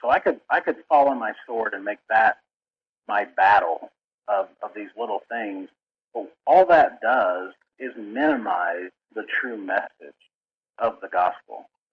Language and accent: English; Indiana, United States; And growing up in Indiana, nobody did that.